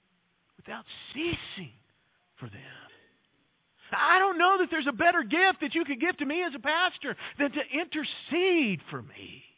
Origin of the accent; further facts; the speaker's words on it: United States; and yet the United States of America is committing this sin, and as an American, I'm complicit in it.